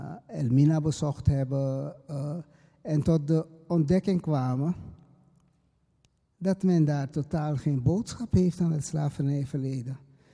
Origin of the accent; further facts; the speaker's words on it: Suriname; bij ons in Suriname met Bigipoku